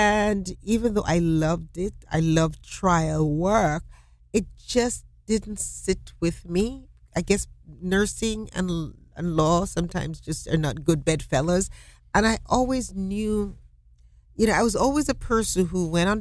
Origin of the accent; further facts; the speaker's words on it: Jamaica; now in DeLand, United States; I grew up in Jamaica, and when I was 12, I said to my mother that I wanted to be a lawyer.